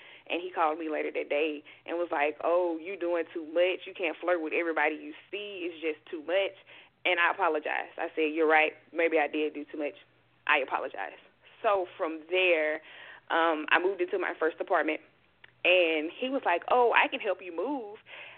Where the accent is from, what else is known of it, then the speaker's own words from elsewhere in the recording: Mississippi, United States; So I am from Mississippi. So I'm from deep down south. I'm from Mississippi, born and raised.